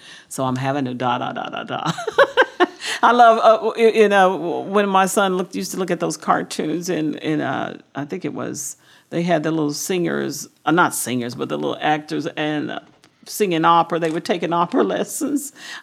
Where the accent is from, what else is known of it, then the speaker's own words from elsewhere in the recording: Oklahoma, United States; Well, I said, I'm from Oklahoma. I like ice everything.